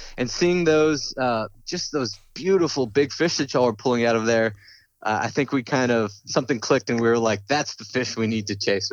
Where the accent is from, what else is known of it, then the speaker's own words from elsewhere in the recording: Alice, Texas, United States; now in Austin, United States; you know, we came from South Texas. So we both were raised in a town called Alice. It was 30 minutes from Corpus Christi, Port Aransas, Texas.